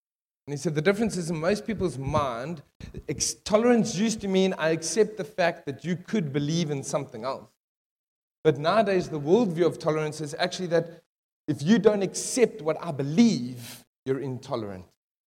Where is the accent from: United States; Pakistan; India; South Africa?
South Africa; Benoni, Gauteng; it's not because I'm from Benoni.